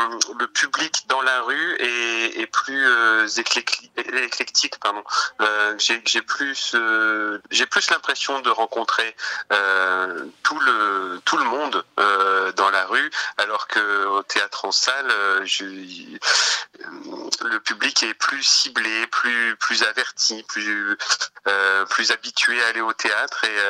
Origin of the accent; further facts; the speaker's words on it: Hauts-de-France, France; j'ai grandi en milieu rural, j'ai senti que je n'avais pas été touché par la culture dans l'endroit où j'ai grandi, en Picardie